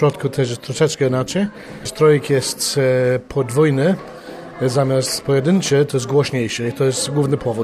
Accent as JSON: {"language": "Polish", "town": "Kraków", "region": "Lesser Poland", "country": "Poland", "said": "Ja jestem z Krakowa"}